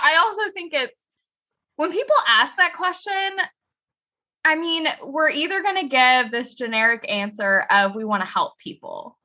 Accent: Gulf Coast, United States; And then, because I'm from the Gulf Coast, Katrina hit.

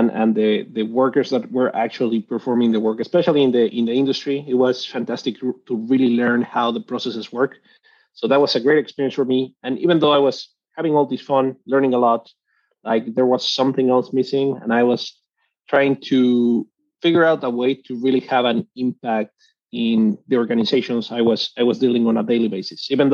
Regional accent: Mexico City, Mexico; I'm originally from Mexico City. I studied industrial engineering in Mexico City as well

